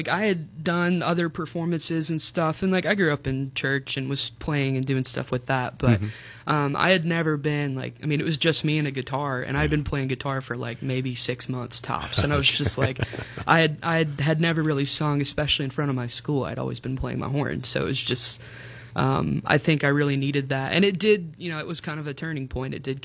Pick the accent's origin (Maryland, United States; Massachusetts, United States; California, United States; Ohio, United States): Ohio, United States; Dayton; also born or lived in Chattanooga; now in Butler, United States; so I'm originally from Dayton, Ohio. That's where I grew up.